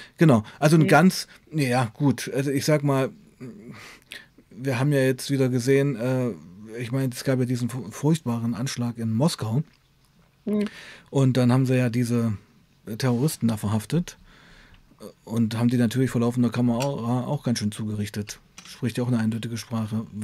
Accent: eastern Germany, Germany; Ich komme ja auch aus Ostdeutschland.

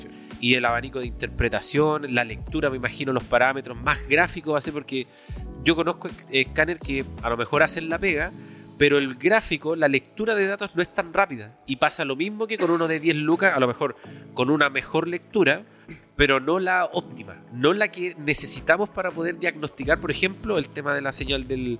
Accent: Chile; uno nunca va, como chileno, uno nunca va con tiempo a hacer algo.

